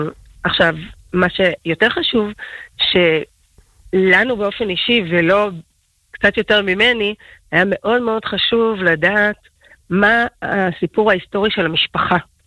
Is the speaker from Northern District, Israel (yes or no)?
no; Jerusalem, Jerusalem District, Israel; אנחנו נולדנו וגדלנו בירושלים שבין החומות, בעיר העתיקה. ההורים שלי היו ממחדשי היישוב היהודי בעיר העתיקה של ירושלים המאוחדת, וינקנו ובאמת ינקנו מכל סמטאותיה וקדושתה של העיר